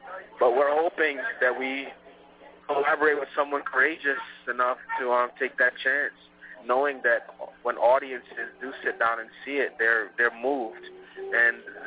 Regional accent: New Jersey, United States; also born or lived in Jamaica; being a child of the diaspora, growing up in Jamaica, being raised in New Jersey in a predominantly black town, black high school

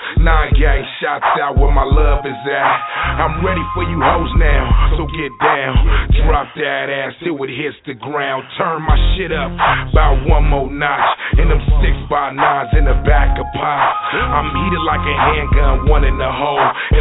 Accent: San Diego, California, United States; It don't matter where you from, I'm from Dago, and where you at, it's the same thing around there.

